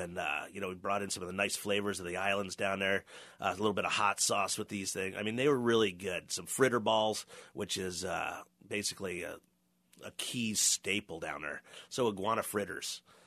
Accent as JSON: {"language": "English", "town": "Philadelphia", "region": "Pennsylvania", "country": "United States", "tie": "born or raised there", "said": "as a city kid, you know, growing up in Philly area"}